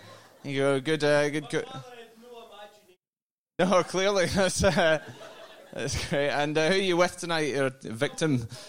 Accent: Edinburgh, Scotland, United Kingdom; And people from Glasgow don't really like people from Edinburgh, because I'm from Edinburgh and so is Linda and stuff.

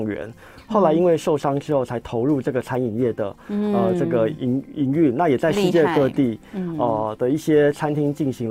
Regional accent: Taichung, Taiwan; 因为我是台中人嘛？

